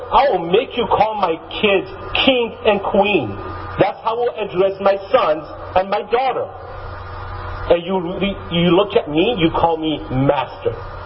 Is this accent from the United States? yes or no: no; Iran; I grew up in Iran as a Christian.